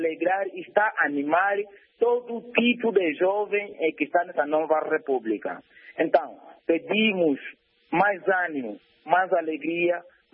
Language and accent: Portuguese; Angola; nós como angolanos